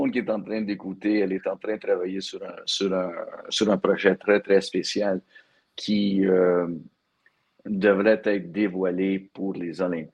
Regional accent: Quebec, Canada; now in United States; on est tellement fiers de toujours représenter, bien sûr, le Canada, bien sûr, le Québec, parce qu'on vient du Québec.

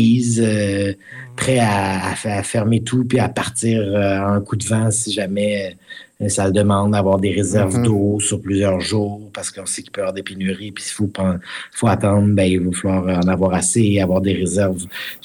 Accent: Quebec, Canada; accent: Québécois; La fierté du parler joual au Québec, d'accepter notre accent, de ne pas le sentir comme un accent.

